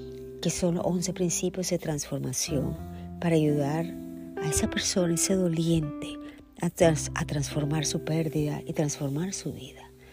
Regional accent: Nicaragua; Yo estaba en mi país, Nicaragua, en mi patria, y estaba en mi colegio. Yo estudié en el Colegio Teresiano

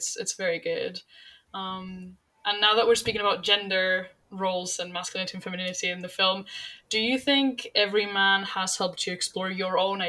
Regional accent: Spain; because I'm obviously from Spain

